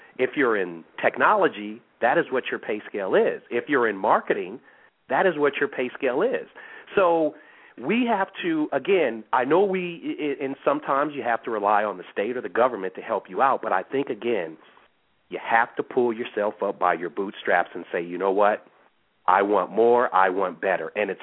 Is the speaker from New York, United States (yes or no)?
no; St. Paul, Minnesota, United States; now in Los Angeles, United States; And I'm from Minnesota. I'm from St. Paul.